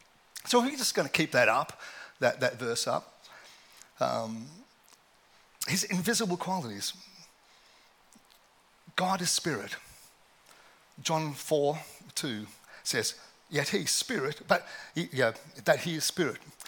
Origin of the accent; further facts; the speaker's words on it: South Africa; also born or lived in Australia; As a kid, you know, I grew up in South Africa and Australia